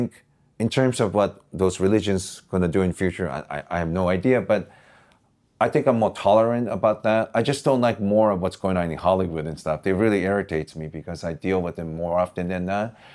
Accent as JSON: {"language": "English", "country": "Japan", "second_language": "English", "said": "I'm from Japan. We take science classes, right?"}